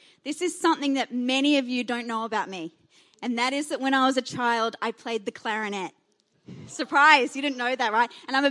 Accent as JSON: {"language": "English", "town": "Oatley", "region": "New South Wales", "country": "Australia", "tie": "born or raised there", "said": "I grew up in Sydney, and I grew up, in Sydney, but it's like a town that feels like a country town in the middle of Sydney. It's a little town called Oatley, and one of those places where kind of everyone knows everyone."}